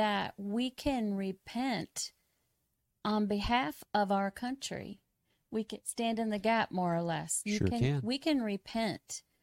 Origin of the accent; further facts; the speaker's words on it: Michigan, United States; That's right, I did.